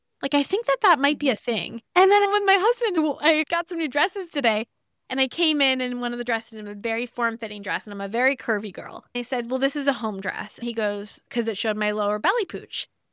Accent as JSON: {"language": "English", "region": "New York", "country": "United States", "tie": "born or raised there", "said": "I grew up on Long Island. I went to NYU. I moved back to Long Island to my mom's house. I moved to Queens."}